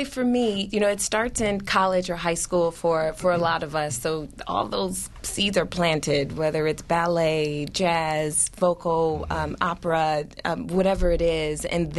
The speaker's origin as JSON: {"language": "English", "town": "Milwaukee", "region": "Wisconsin", "country": "United States", "tie": "born or raised there", "said": "Fortunately for me, growing up in Milwaukee and going to Whitefish Bay, the Whitefish Bay School District, they had great resources"}